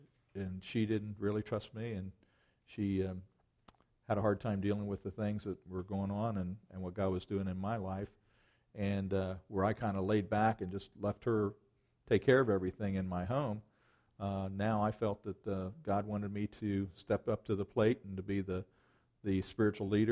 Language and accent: English; Stockport, Ohio, United States; I'm from Stockport, Ohio.